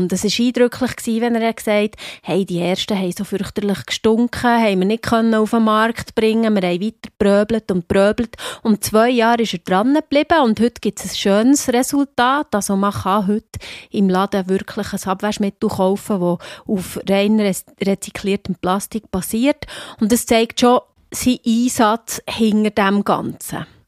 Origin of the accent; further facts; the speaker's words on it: Switzerland; wir als Schweizer, wir haben ja immer das Gefühl, wir seien die wahnsinnig grossen Recycling-Weltmeister.